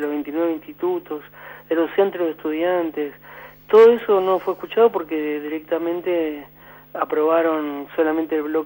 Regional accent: Santa Fe, Argentina; yo soy de Santa Fe, trabajo en Buenos Aires

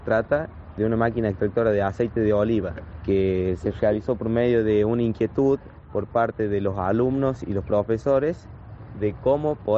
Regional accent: Salsacate, Córdoba, Argentina; soy de Salzacate, departamento Pocho

